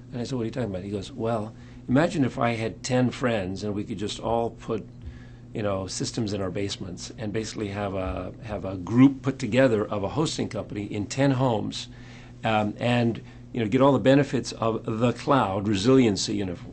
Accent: Iceland; So I'm from Iceland

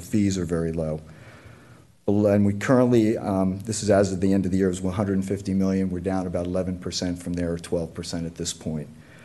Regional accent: East Coast, United States; because I'm from the East Coast and I have my mask right here, okay?

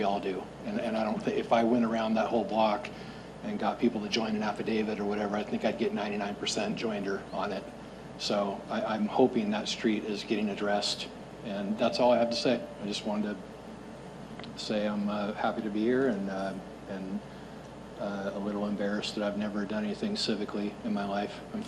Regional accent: Seattle, Washington, United States; now in Shoreline, United States; My first meeting in my life ever. I'm from Seattle.

